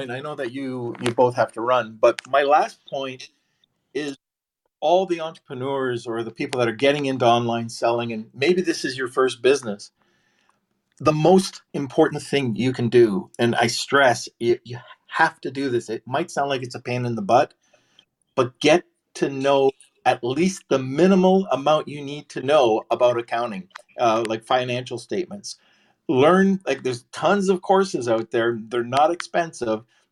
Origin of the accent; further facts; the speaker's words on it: Canada; I'm from Canada.